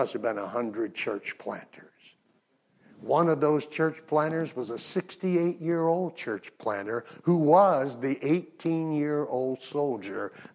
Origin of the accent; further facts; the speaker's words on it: Mobile, Alabama, United States; But when I came back to Mobile, do you know who was teaching a ladies' conference in my hometown?